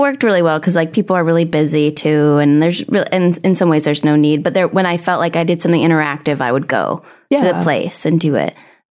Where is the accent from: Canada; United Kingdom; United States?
United States; San Diego, California; also born or lived in New York; I was born in San Diego.